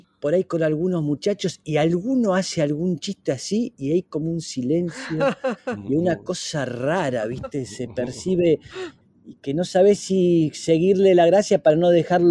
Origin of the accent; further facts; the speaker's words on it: San Isidro, Buenos Aires Province, Argentina; born there; Imagínate, yo nací en San Isidro, en las Lomas de San Isidro, y ellos vivían en Villa de Lina.